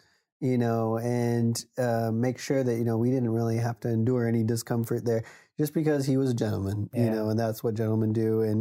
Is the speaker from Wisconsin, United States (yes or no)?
yes; Wisconsin, United States; We grew up in Wisconsin, you know, so it was often cold in the winters